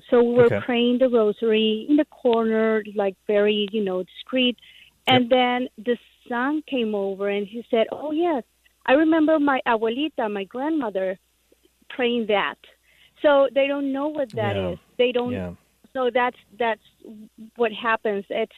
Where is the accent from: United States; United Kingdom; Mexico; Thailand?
Mexico; I was raised in Mexico, Mm-hmm. And I would think that our major problem would be that we are Catholics by tradition